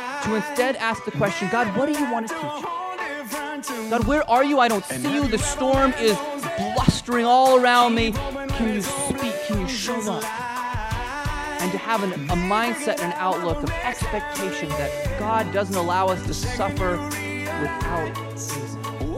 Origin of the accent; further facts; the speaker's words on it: Papua New Guinea; where I grew up in Papua New Guinea, people regularly carry things, heavy things, over a long distance.